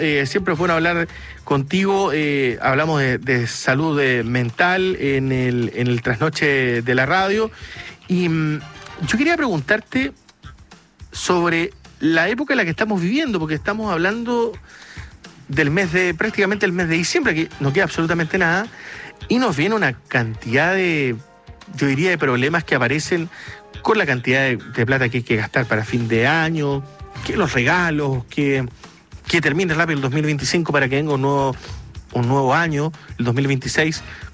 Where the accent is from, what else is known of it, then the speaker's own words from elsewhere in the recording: Lota, Biobío, Chile; somos de Lota, somos casi vecinos